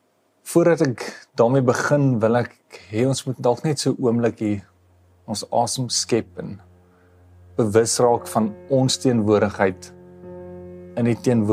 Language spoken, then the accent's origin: Afrikaans; Bethlehem, Free State, South Africa; Ek het groot geword in Bethlehem in die Vrystaat. En nou die wat al ooit met Bethlehem te doen gekry het, sal vir jou sê, dis 'n besondere koue plek.